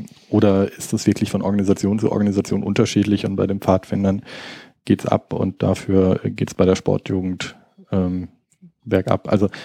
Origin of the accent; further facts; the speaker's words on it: Baden-Württemberg, Germany; Also ich komme jetzt aus Baden-Württemberg